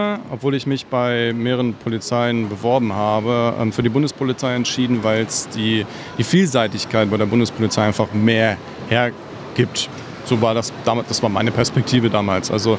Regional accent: Northern Germany, Germany; Für mich als Norddeutscher, da musste ich mich schon erstmal sortieren.

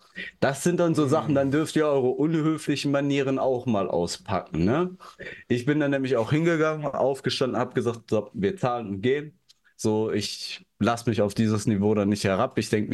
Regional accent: Germany; Der hat gefragt, wo seid ihr her? Und dann wir so, ja, aus Germany.

